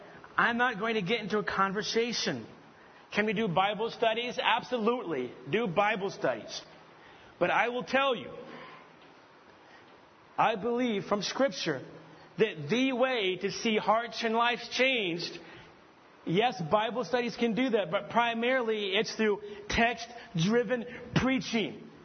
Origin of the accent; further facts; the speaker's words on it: United States; I'm an American. We won our freedom from England.